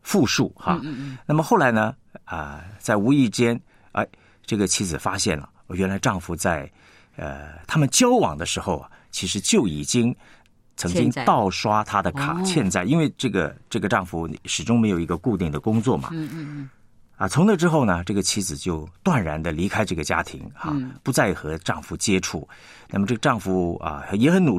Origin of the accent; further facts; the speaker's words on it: China; 虽然我们中国人呢比较保守，很多弟兄姐妹都不说